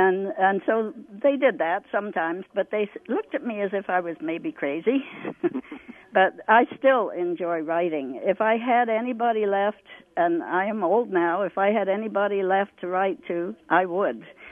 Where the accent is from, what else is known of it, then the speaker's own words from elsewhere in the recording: England, United Kingdom; I wonder if part of letter writing goes with being English, because I am always also English, and I grew up writing letters to everybody